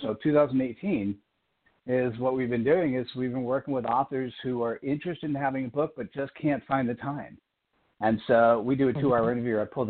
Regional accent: United States; I am uncomfortable as an American, and many of us are, that I only speak one language. I speak English, and it's not even Queen's English; it's American English.

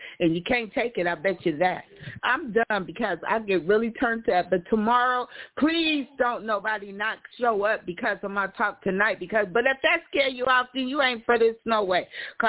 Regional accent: Fresno, California, United States; I talk a little flat and a little country, and I ain't even from the country, y'all. I'm right here from Fresno. I ain't from back nowhere, back here.

